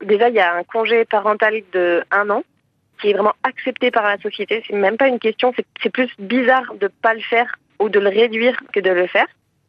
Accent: France; moved away as an adult; now in Berlin, Germany; C'est le récit de mon expatriation, pourquoi j'ai quitté la France, puis ma découverte de tout plein de choses qui m'ont surprise au fur et à mesure quand je me suis installée à Berlin.

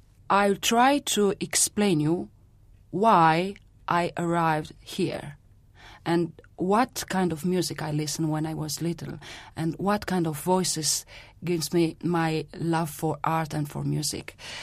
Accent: Romania; I am from Romania, from hard time, and Ceausescu time you just mentioned.

